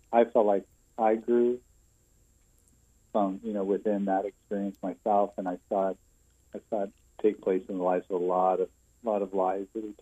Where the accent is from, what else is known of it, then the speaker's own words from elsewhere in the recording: Cheyenne, Wyoming, United States; also born or lived in Kalispell, Montana; I'm actually from the mountains of Montana. I was born in Kalispell, Montana. Raised, though, most of my life in Wyoming, Cheyenne, Wyoming.